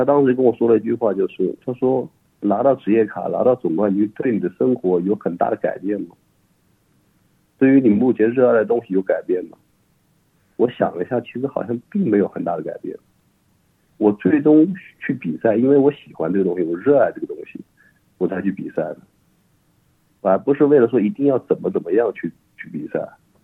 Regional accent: China; moved away as an adult; now in Australia; 我不是韩国人，我是中国人

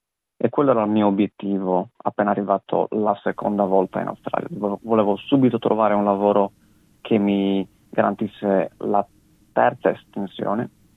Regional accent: Sardinia, Italy; questo un po' mi ha ricordato, della verità, il mio paese in Sardegna

